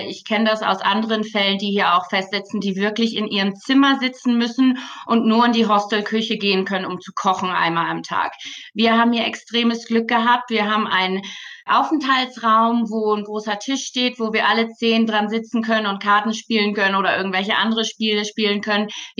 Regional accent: Germany; Also das bin ich aus Deutschland, dann mein Freund aus Irland.

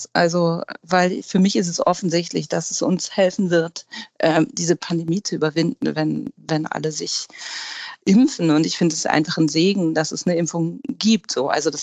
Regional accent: Hamburg, Germany; dass Hamburg für mich grundsätzlich die wichtigste Stadt überhaupt ist und meine Heimat

